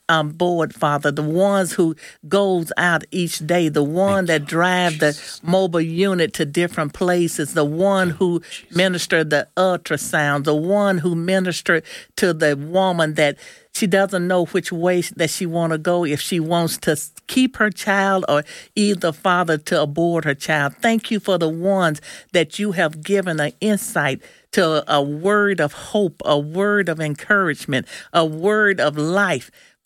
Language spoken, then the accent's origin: English; Mississippi, United States; I'm from Nelleton, Mississippi.